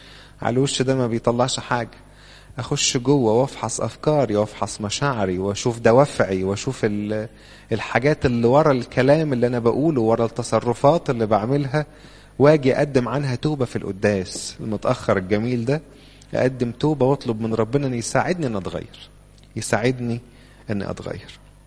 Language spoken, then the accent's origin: Arabic; Egypt; إحنا عندنا في مصر عموما والسيدات خصوصا عموما يعني يحبوا قوي الكلام